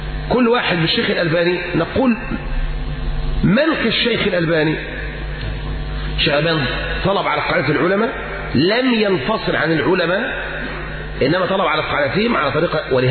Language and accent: Arabic; Egypt; فالشيخ رحمه الله تعالى لم تكن بيئته زي احنا عندنا في مصر مثلا